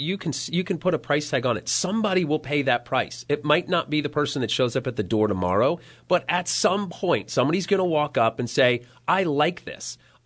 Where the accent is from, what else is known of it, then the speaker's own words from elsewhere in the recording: Philadelphia, Pennsylvania, United States; Philadelphia, Pennsylvania.